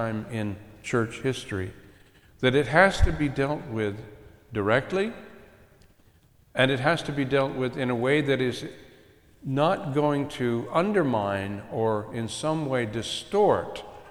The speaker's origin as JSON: {"language": "English", "town": "Miamisburg", "region": "Ohio", "country": "United States", "tie": "born or raised there", "also_born_or_lived": "Kettering", "said": "When I was growing up in Miamisburg, Ohio, actually even earlier than that, in Kettering, Ohio, when I was a child, we attended an American Baptist church."}